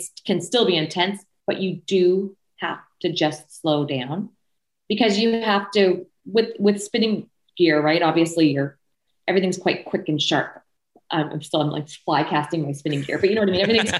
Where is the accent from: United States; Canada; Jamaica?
Canada; I'm still from Canada and I'm stuck here with COVID.